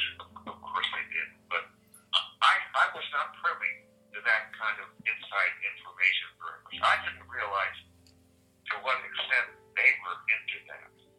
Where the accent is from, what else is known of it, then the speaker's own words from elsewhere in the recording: United States; I mean, it's my own country. I'm an American. I'll never be British.